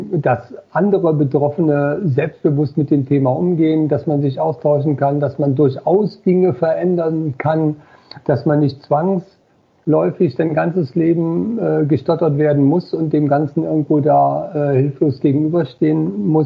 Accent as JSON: {"language": "German", "region": "Eifel", "country": "Germany", "tie": "born or raised there", "said": "ich bin aufgewachsen in der Eifel"}